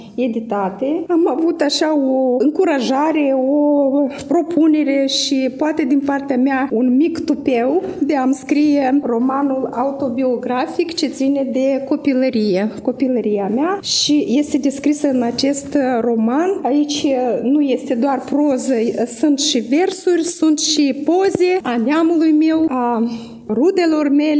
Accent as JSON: {"language": "Romanian", "town": "Ungheni", "region": "Ungheni District", "country": "Moldova", "said": "sunt originară din Ungheni."}